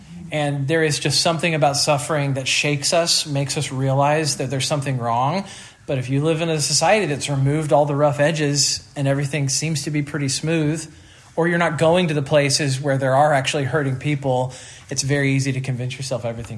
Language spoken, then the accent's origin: English; Midwest, United States; but I grew up in the Midwest, and I think people may be friendlier in the Midwest.